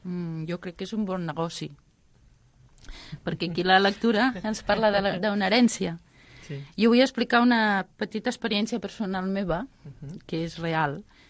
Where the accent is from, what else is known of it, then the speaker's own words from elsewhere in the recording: Catalonia, Spain; born there; de Mossa de Cerdanya, que és on vaig néixer jo.